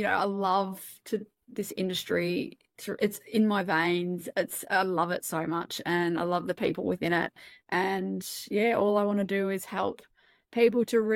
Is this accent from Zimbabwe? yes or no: no; Australia; accent: Australian; I talk quite fast and I'm very Aussie when I want to be.